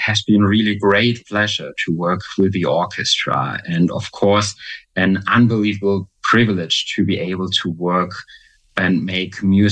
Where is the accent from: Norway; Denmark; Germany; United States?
Germany; Baden-Württemberg; English is a second language; I grew up on the countryside in the southwest of Germany, close to Baden-Baden.